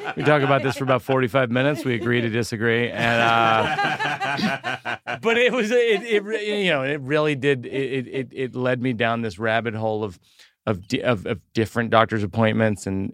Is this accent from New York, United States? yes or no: no; Shrewsbury, Massachusetts, United States; I mean, I grew up outside of Worcester. Mm-hmm. I didn't even grow up outside of Boston. Like people don't even understand when I explain where I live. I'm like Central Massachusetts.